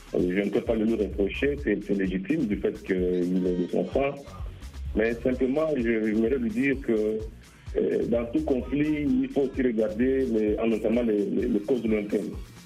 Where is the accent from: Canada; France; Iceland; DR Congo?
DR Congo; les élections qui ont été faites chez nous en RDC en 2011